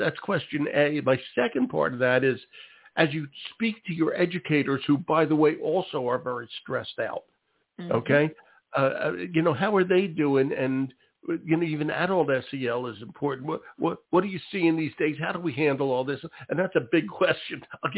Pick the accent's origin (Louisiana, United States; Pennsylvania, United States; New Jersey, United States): Pennsylvania, United States; Philadelphia; accent: Philadelphia; You say Maria so much better than I do with my stinky Philadelphia accent that I can't get rid of.